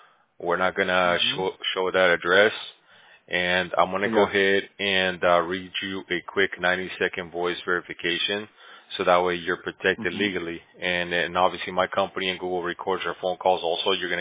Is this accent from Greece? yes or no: no; Bolivia; first language Spanish; English is a second language; I have an accent too. I'm from Bolivia. I speak Spanish and English, so my accent is a little off sometimes.